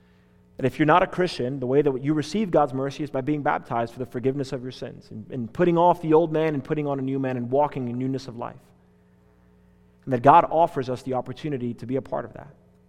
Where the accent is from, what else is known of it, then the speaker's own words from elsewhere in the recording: Northern United States, United States; I'm not from the South. I'm a Northerner, and sometimes I can think a way about Southerners